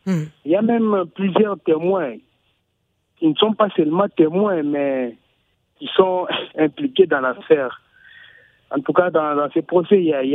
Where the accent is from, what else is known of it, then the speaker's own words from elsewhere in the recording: Republic of the Congo; En tant que Congolais